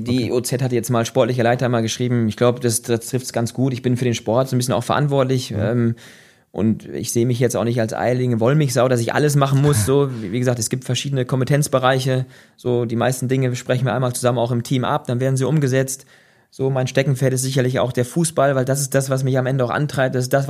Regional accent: Dinklage, Lower Saxony, Germany; Das sind so 7 Kilometer von meinem Heimatort Dinklage.

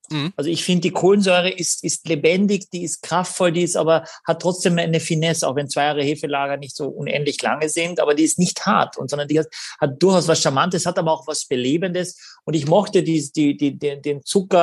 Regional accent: Carinthia, Austria; ich war so begeistert, dass Kärnten, meine Heimat, sowas schon in die Flasche bringt

